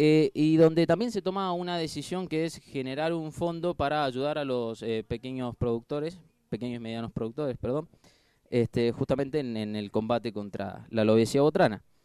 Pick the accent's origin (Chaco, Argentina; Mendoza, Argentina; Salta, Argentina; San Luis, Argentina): Mendoza, Argentina; Tunuyán; A la misma distancia que nosotros, ya sé, porque somos de Tunuyán, pero bueno.